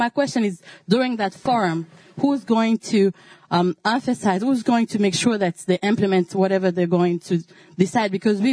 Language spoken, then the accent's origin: English; Kinshasa, DR Congo; I side with my brother from Congo, Brazzaville, because I'm from Congo, Kinshasa.